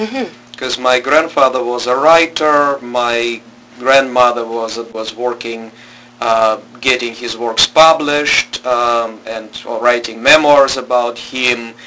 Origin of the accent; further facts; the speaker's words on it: Moscow, Russia; In Moscow. In Moscow, and in Russia's capital, at that point the capital of the Soviet Union.